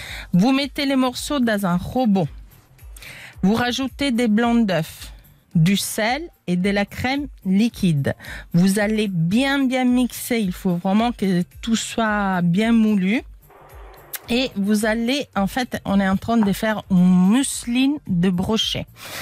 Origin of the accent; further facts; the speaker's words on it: Italy; Moi, vous savez, je suis italienne, je mets toujours du basilic